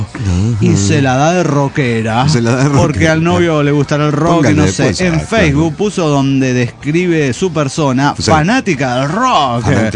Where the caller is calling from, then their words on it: San Luis, Argentina; Soy la China de la Sierra de San Luis, Argentina.